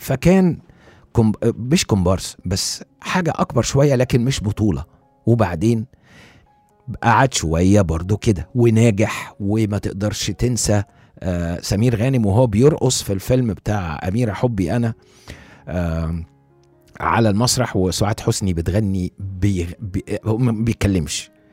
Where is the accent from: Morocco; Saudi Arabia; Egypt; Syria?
Egypt; Alexandria, Alexandria Governorate; احنا اسكندرانية بنحب جدا